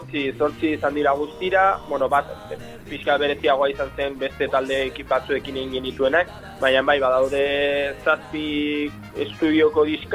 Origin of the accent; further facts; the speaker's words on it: Aibar, Navarre, Spain; Ba, Oibar gure herrian hasi zen guztia